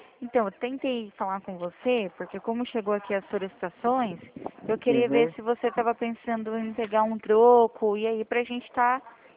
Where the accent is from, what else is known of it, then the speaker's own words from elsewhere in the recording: Presidente Prudente, São Paulo, Brazil; Eu sou do interior de São Paulo, fica em Presidente Prudente